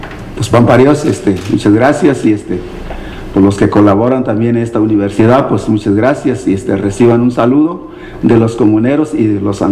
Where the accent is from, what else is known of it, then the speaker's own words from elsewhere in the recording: Santa Catarina, Jalisco, Mexico; Soy de la Comunidad de Santa Catarina, presidente del Consejo de Vigilancia.